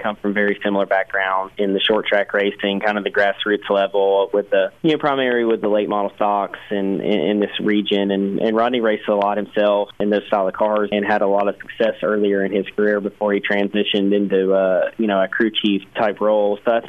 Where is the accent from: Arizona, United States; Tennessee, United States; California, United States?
Tennessee, United States; I grew up in Middle Tennessee racing, you know, really from when I was about 8 years old.